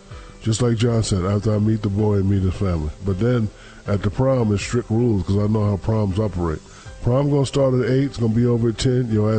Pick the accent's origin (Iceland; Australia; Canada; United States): United States; Newark, New Jersey; moved away; also born or lived in Texas / Louisiana / Florida; Born and raised in Newark, New Jersey. Left there, moved out of the country, that don't count. When I came back, ended up in Texas. And ended up in Louisiana, then Florida.